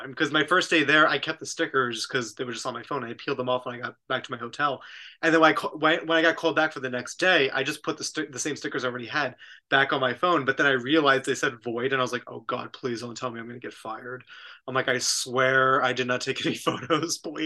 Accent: New York, United States; I'm a New Yorker, so like I'm always like very like cautious when I see a nice person.

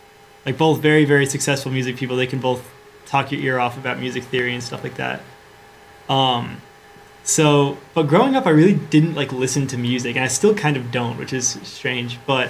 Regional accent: Poughkeepsie, New York, United States; Like, I just never saw one growing up in Poughkeepsie, New York.

